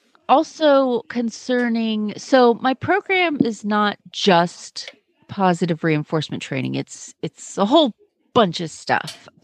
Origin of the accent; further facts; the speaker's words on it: Kemp, Texas, United States; from Kemp, Texas